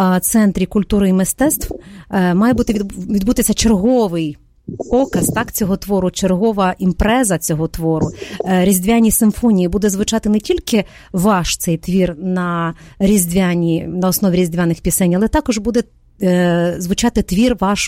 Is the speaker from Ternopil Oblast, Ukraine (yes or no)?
yes; Ternopil Oblast, Ukraine; я родом із Чортківського району Тернопільської області.